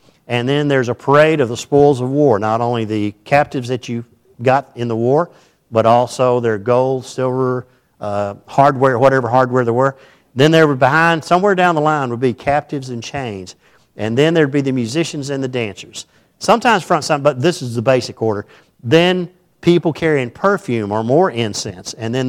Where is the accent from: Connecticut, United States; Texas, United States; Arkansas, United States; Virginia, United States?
Texas, United States; I was trying to relate to this as a Texan.